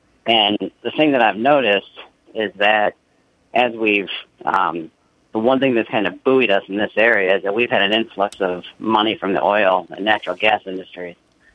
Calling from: Ohio, United States; I'm calling from Northeast Ohio

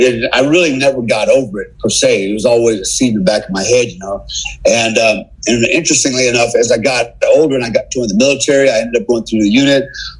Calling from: Bali, Indonesia; I'm calling you from Bali, Indonesia. I have a home here. I have an office here. I have a business here. I have a home in Panama City Beach, Florida, so I can move back and forth.

